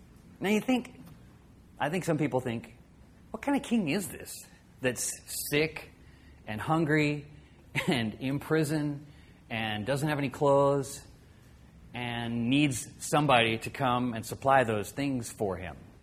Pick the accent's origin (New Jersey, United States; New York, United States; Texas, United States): Texas, United States; Now, I grew up in Texas a little bit, and I think there's some of the Southern church thing still kind of left in me